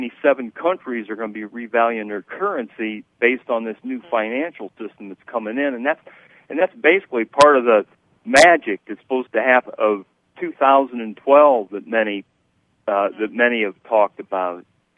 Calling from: Ohio, United States; I'm calling from Ohio.

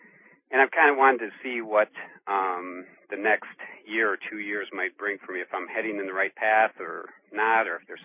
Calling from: Minneapolis, Minnesota, United States; Minneapolis.

